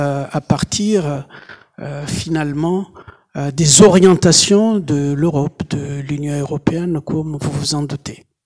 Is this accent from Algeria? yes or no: no; Comoros; en tant que Comorien sous occupation coloniale depuis plus de 40 ans maintenant